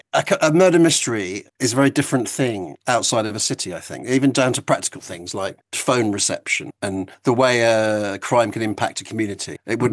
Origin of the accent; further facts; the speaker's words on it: Felixstowe, East of England, United Kingdom; because I grew up in Felixstowe, it seemed obvious to set it somewhere like